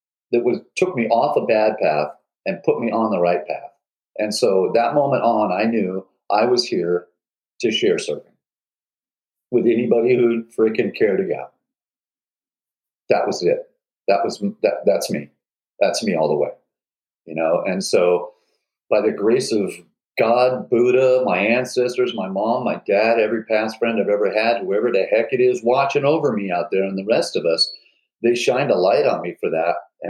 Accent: Pacific Beach, California, United States; I'm from Pacific Beach, California. I went to elementary school at Mission Beach Elementary, and then in third grade I shifted over wi

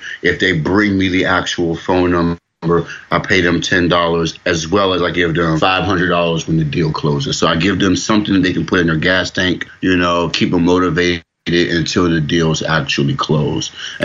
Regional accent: Pittsburgh, Pennsylvania, United States; now in Atlanta, United States; I'm born and raised in Pittsburgh. The market wasn't that thriving about 5 years ago, so I moved down here to Atlanta.

